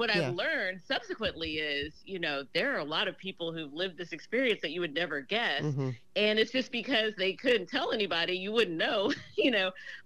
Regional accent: Memphis, Tennessee, United States; And I think back to growing up in Memphis and just feeling like from an early age

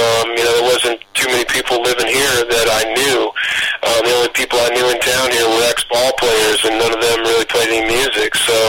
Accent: California, United States; now in Nashville, United States; And, you know, me, I'm from Southern California, and I'm living in Nashville. So I'm away from all my friends back there.

